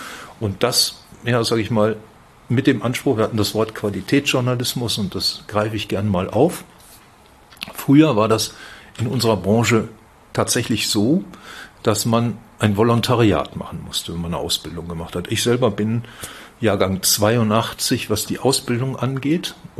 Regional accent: North Rhine-Westphalia, Germany; Also ich weiß nicht, ob man es an meiner Stimme noch ein bisschen hört. Ich bin gebürtiger Westfale. Werde das nie ganz ablegen, weil ich auch dickköpfig bin und das sagt man in Westfalen ja so nach.

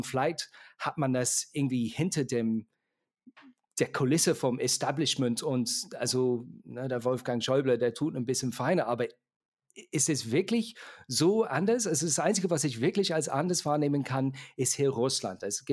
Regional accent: United Kingdom; ich komme aus Großbritannien

